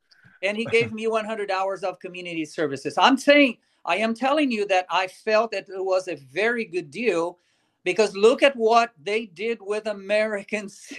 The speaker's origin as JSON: {"language": "English", "country": "Brazil", "moved": "as an adult", "said": "I came actually from Brazil in 2016 for my PhD in constitutional law and public policy."}